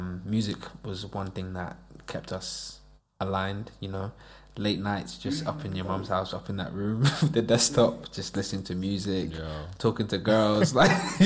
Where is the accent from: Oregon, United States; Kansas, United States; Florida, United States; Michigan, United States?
Florida, United States; also born or lived in United Kingdom; No, I'm British born, but I grew up in Florida, so at the time I was a Yankee.